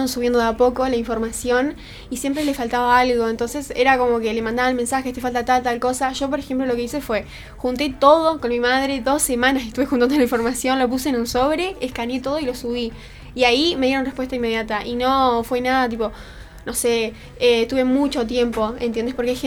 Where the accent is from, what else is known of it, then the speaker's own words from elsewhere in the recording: Rocha, Uruguay; now in Montevideo, Uruguay; Me vine a Montevideo porque mi carrera no está en el interior. Yo soy del interior, soy de Rocha.